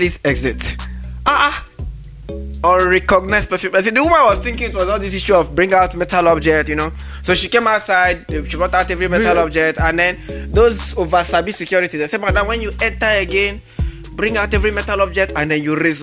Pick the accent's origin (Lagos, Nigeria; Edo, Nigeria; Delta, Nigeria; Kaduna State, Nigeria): Delta, Nigeria; Kwale; I'm from where that stuff is produced. I'm from Kwale, so.